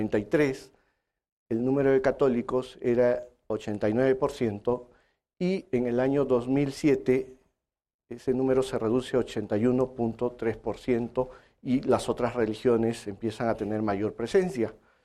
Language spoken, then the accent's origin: Spanish; Peru; En mi país, en la ciudad de Arequipa